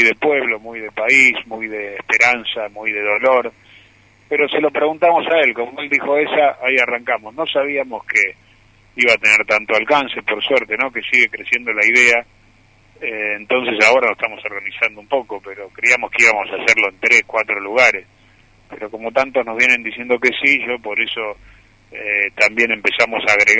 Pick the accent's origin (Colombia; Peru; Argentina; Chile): Argentina; Nosotros, como argentinos, como comunidad, nos va muy bien siempre que ocurre algo